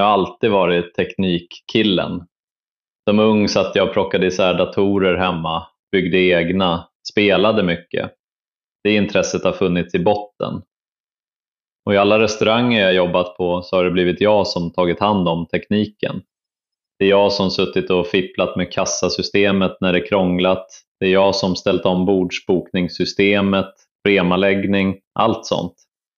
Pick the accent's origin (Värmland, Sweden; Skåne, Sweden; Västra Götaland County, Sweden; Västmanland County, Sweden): Västmanland County, Sweden; Västerås; Jag är från Västerås, industristad.